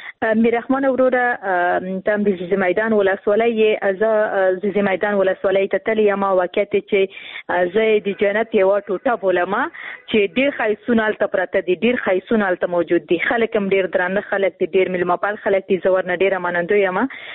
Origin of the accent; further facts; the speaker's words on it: Khost, Afghanistan; ورور زه هم د خوست یم